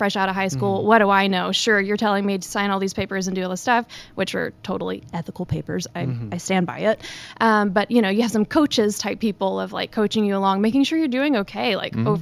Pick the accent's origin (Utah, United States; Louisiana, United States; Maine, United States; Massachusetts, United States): Louisiana, United States; Monroe; so I'm from North Cajun. Louisiana. Okay. I typically say thank you when people don't say you don't sound like you're from Louisiana.